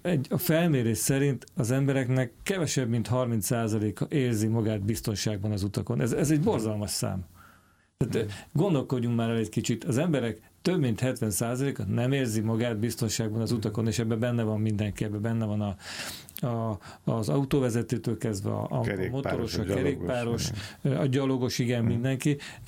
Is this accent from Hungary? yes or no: yes; Hungary; én is magyar ember vagyok